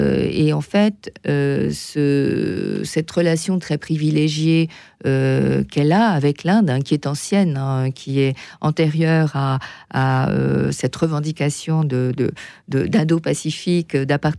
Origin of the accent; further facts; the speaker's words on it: Poland; même chez nous, en Pologne